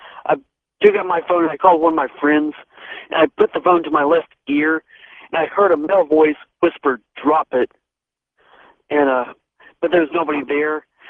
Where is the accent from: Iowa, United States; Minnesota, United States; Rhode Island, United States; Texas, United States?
Texas, United States; Huntsville; And there's a haunted graveyard in my hometown in Huntsville, Texas, called Demon Road.